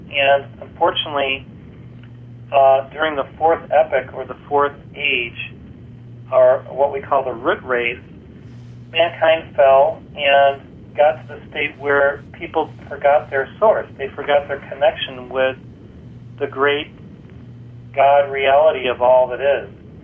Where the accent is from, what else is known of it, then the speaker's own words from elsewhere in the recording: Chicago, Illinois, United States; I'm one of 10 children. I grew up in the Chicago area